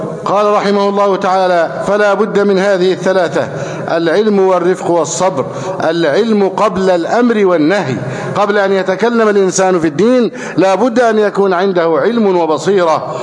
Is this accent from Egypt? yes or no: yes; Egypt; اللهم احفظ بلدنا مصر أمنا أمانا، سخاء رخاء